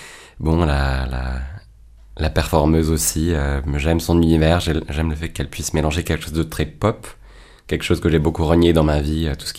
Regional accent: Aubenas, Auvergne-Rhône-Alpes, France; je suis né à Aubenas, grandi à la ferme

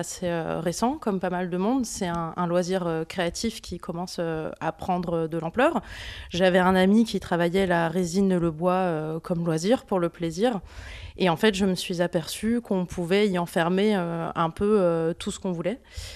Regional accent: Aubenas, Auvergne-Rhône-Alpes, France; Je suis née ici, je suis née à Aubenas, j'ai grandi ici en Ardèche.

